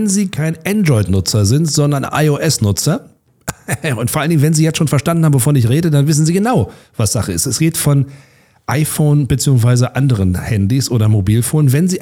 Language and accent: German; Berlin, Germany; Ich sage das als Berliner, aber wir sind ja hier in Potsdam zu Hause.